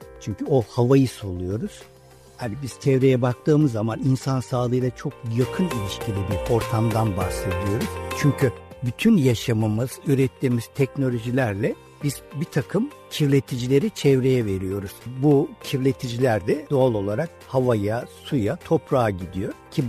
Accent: Aegean Region, Turkey; Ben doğma büyüme Egeliyim diyeyim.

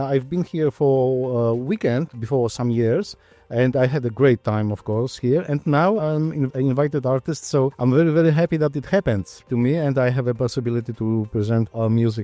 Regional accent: Poland; English is a second language; now in Kavala, Greece; I'm from Poland.

